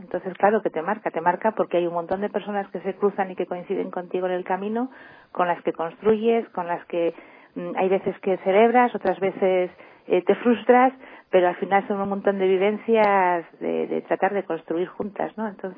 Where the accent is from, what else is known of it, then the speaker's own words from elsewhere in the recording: Basque Country, Spain; Sí, como soy vasca, soy de cuadrilla, entonces no consigo la vida sola.